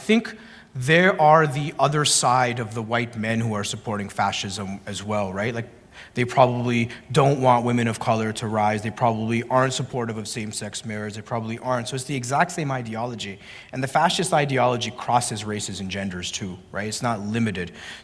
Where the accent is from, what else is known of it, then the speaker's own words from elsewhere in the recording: Canada; where I grew up in Canada